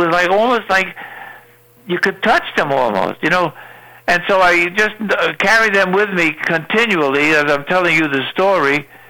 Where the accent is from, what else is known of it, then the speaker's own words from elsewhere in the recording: Brooklyn, New York, United States; And when I was growing up in Brooklyn, born in 22, it was a depression.